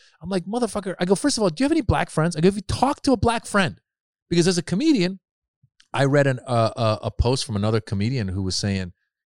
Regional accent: Marin, California, United States; But then, you know, then we moved to Northern California. I grew up in Marin. Again, very privileged, like, upbringing.

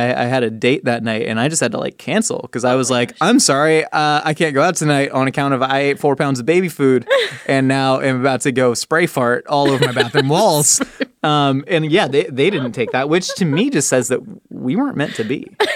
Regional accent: California, United States; growing up in California, the pizza was not good enough to not have ranch dressing

